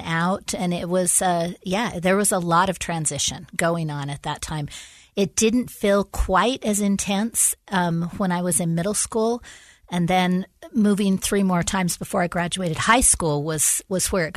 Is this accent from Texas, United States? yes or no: no; Arizona, United States; born there; also born or lived in California / Colorado / Utah / Idaho; And so I was born in Arizona. I've lived in just about every Western U.S. state, California, Colorado, Arizona, Utah, Idaho, Washington, even spent a few years in Alaska as a teenager.